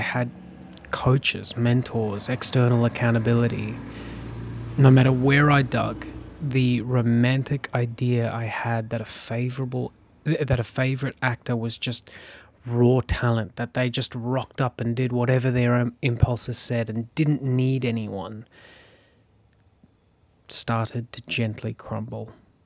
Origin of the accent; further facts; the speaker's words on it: South Africa; You see, I was born in South Africa, and being a South African, one thing is guaranteed.